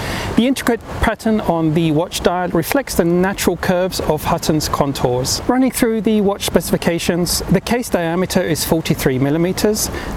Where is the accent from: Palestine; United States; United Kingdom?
United Kingdom; London; I'm originally from London, so it really warms my heart to see London printed on the dials.